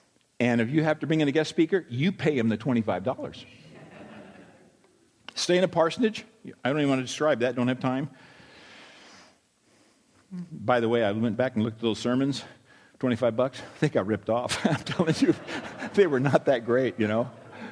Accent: Whittier, California, United States; I was raised in Whittier.

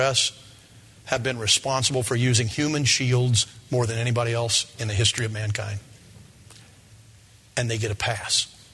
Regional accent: United States; How should I feel as an American when I hear this

